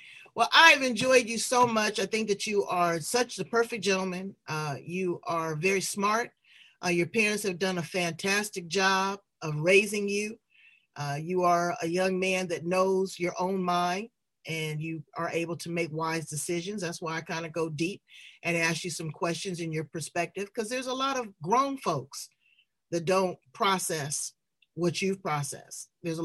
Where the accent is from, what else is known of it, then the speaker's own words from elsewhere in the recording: Los Angeles, California, United States; I'm originally from Los Angeles, concrete jungle.